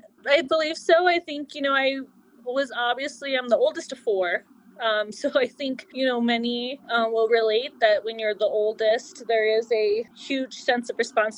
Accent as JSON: {"language": "English", "town": "Pico Rivera", "region": "California", "country": "United States", "tie": "born or raised there", "also_born_or_lived": "Pasadena", "said": "Yeah, I grew up in Pico Rivera, California. That is where I went to elementary, middle, and most of high. And, you know, I was born in Pasadena, California, and my family moved there to the Los Angeles area when I was very young."}